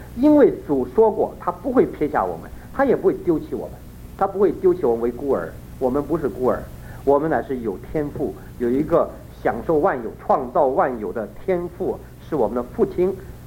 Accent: China; now in Taiwan; 拿我们这些30年来在台湾，我们从大陆来的这个弟兄姊妹

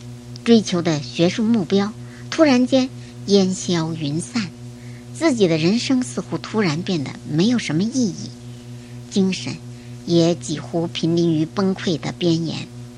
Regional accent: North China, China; born there; 我出生在中国北方的一个小村子里

